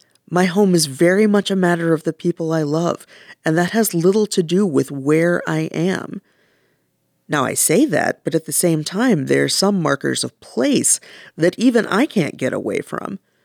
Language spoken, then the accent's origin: English; Texas, United States; It matters that I'm from Texas. That affects the way I talk and think and eat and a whole host of things.